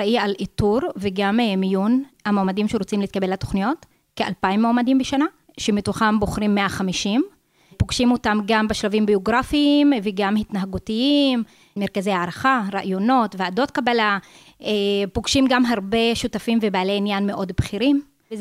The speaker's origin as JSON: {"language": "Hebrew", "town": "Kafr Qara", "region": "Haifa District", "country": "Israel", "tie": "born or raised there", "said": "בכפר קרה, בוואדי ערה. יש לי עוד 5 אחים וחיות, אנחנו 6 במשפחה, ואני באמצע, השלישית."}